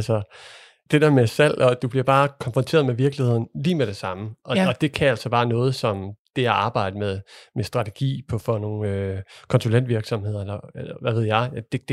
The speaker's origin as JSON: {"language": "Danish", "town": "Kalundborg", "region": "Zealand", "country": "Denmark", "said": "jeg er fra Kalundborg, og der arbejder alle på Novo Nordisk."}